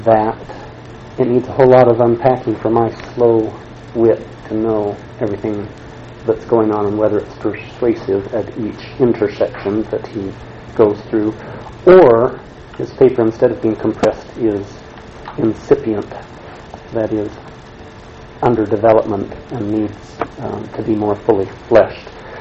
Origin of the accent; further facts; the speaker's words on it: Indiana, United States; While I was in town for this conference, I'm from Indiana